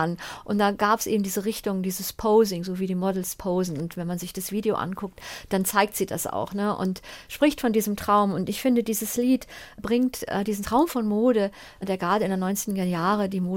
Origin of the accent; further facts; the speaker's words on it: Düsseldorf, North Rhine-Westphalia, Germany; ich bin ja aus Düsseldorf, was immer noch ein großes Modezentrum ist